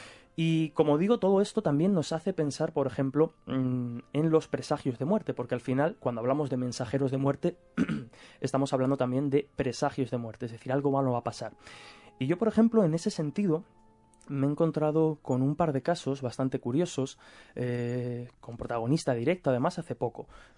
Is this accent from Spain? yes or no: yes; Castilla-La Mancha, Spain; Yo, por ejemplo, como manchego que soy, pues en muchísimos pueblos de Castilla-La Mancha encontramos precisamente el cuervo como representación de la muerte